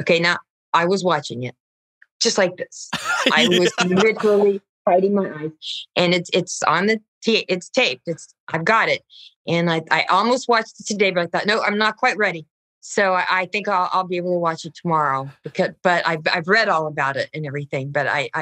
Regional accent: San Diego, California, United States; I have always been a Charger fan because I grew up in San Diego

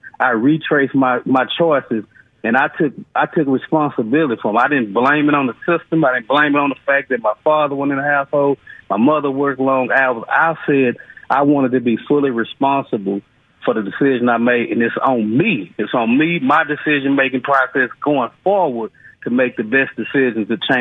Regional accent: Dallas, Texas, United States; I'm from South Dallas, from East Dallas. It's a tough neighborhood, and that's not really me.

